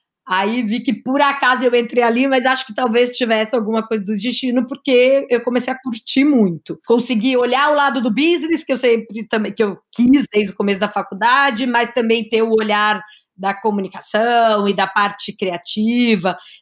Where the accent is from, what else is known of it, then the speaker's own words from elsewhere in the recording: Mogi Mirim, São Paulo, Brazil; Eu sou do interior de São Paulo, caipira, de uma cidade chamada Mojimirim, uma cidade pequena perto de Campinas, ali.